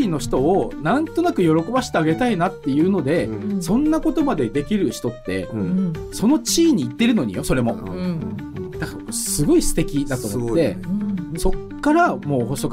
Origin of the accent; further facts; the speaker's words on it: Goto Islands, Nagasaki, Japan; で長崎の五島列島ですって言ったら